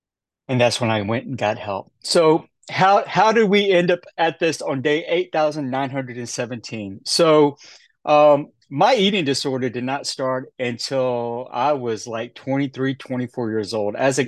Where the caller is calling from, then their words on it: Memphis, Tennessee, United States; I am zooming in from Memphis, Tennessee.